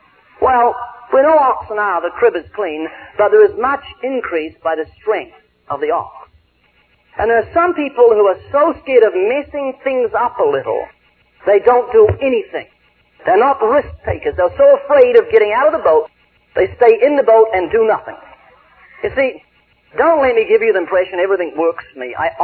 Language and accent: English; New Zealand; now in California, United States